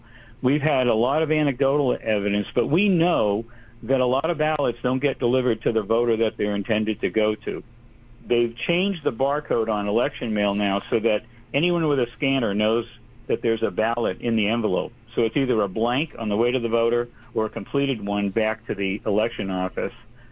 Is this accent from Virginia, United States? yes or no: yes; Richmond, Virginia, United States; I'm from Richmond, Virginia, and was deeply involved in our election, our very successful election last year.